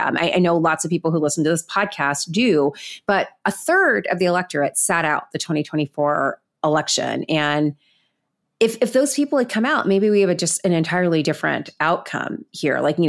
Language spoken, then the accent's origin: English; Florida, United States; like I'm from Florida, as you know, and, you know … was big when I was a teenager.